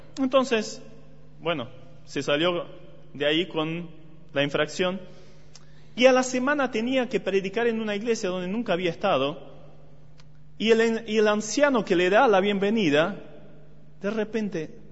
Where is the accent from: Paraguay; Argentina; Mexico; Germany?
Germany; Spanish is a second language; No soy argentino, quizás ya lo vieron en el acento. Soy alemán y también allá nadie quiere pagar los impuestos.